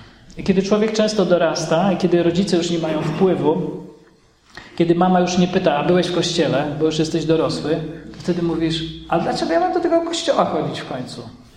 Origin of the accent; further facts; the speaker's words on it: Kraśnik, Lublin Voivodeship, Poland; w mojej rodzinnej miejscowości Kraśnik na Lubelszczyźnie